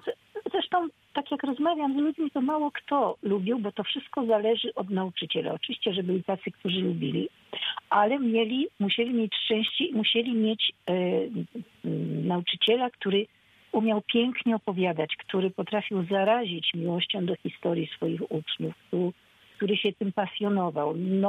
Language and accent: Polish; Kraków, Lesser Poland, Poland; born there; kocham Kraków, w którym się urodziłam, w którym urodziła się moja rodzina, moi przodkowie.